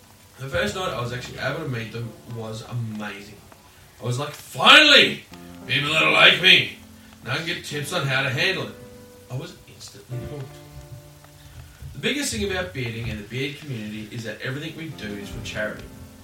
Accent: Australia; States with two letters confuse me. I'm an Australian. That's how it works.

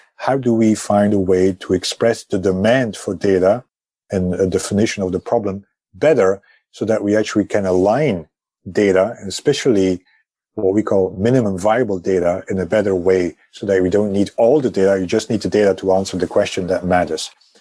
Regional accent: Belgium; English is a second language; also born or lived in Scotland / Oxford; now in New York City, United States; As you might hear from my accent, I initially grew up in Belgium and then subsequently left Belgium to, go via Scotland and Oxford and ended up here in New York City.

